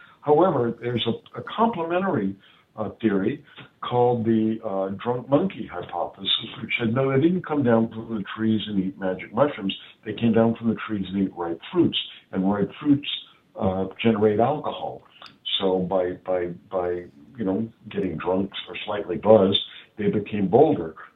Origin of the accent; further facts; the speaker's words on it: New Orleans, Louisiana, United States; And that is why in my hometown in New Orleans, which was French before it was American, we still drink coffee with chicory.